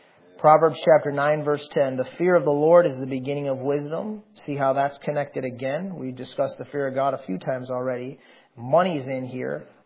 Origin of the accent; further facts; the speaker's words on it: United States; And I'm an American. I love my country.